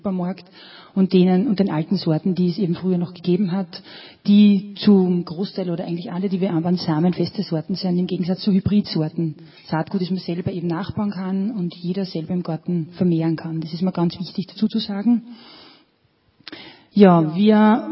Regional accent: Allhaming, Upper Austria, Austria; ich komme aus Alhamming.

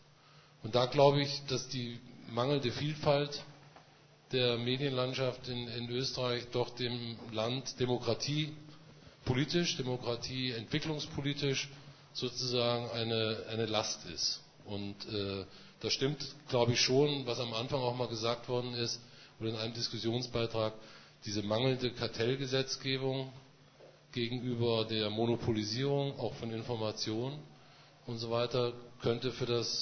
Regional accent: Germany; Und das wäre als Nachbarland der Bundesrepublik für mich als Deutscher beunruhigend.

